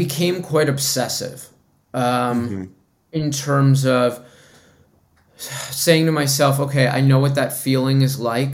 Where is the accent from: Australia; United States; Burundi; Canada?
Canada; Toronto, Ontario; I was born and raised in Toronto.